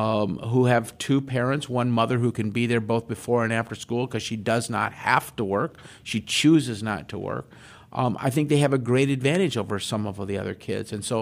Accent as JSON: {"language": "English", "region": "Iowa", "country": "United States", "tie": "born or raised there", "said": "I know this growing up in Iowa"}